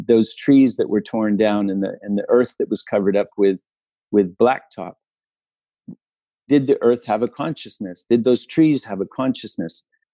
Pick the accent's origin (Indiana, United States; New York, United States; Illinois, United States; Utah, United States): Utah, United States; also born or lived in California; when I was born in California, we were surrounded by cherry trees and watermelons and cantaloupes and tomato fields. And when we moved to Utah, it was a lot of fruit trees